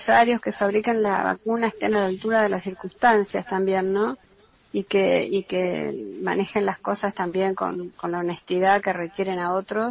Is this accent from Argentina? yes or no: yes; Argentina; levantemos también el espíritu como argentinos